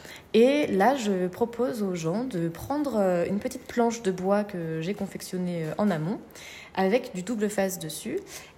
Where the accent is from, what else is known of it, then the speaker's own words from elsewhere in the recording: Les Adrets, Auvergne-Rhône-Alpes, France; Pour l'instant, je suis surtout en Belledonne, ouais. Parce que donc, moi, je viens des Adrets, donc un petit village en Belledonne.